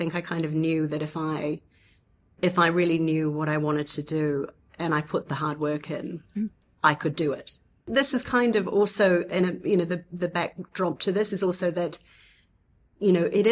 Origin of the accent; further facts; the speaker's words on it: New Zealand; there was one scholarship that you could apply for almost in the whole world as a New Zealander.